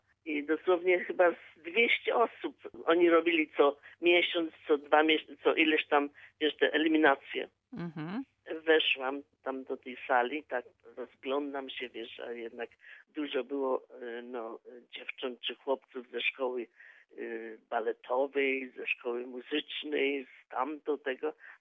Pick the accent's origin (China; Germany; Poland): Poland; Zabrze, Silesian Voivodeship; also born or lived in Nowy Bytom; Po wojnie myśmy się przeprowadzili do Zabrza. Mm-hmm. Także ja z Zabrza...